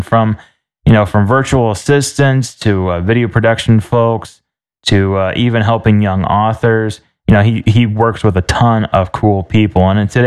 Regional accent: England, United Kingdom; I'm going to continue calling it the Junto because, hey, you know, we're English and we don't pronounce our J's that way.

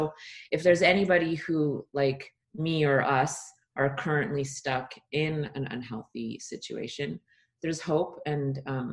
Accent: Canada; now in Los Angeles, United States; I am Canadian living in Los Angeles.

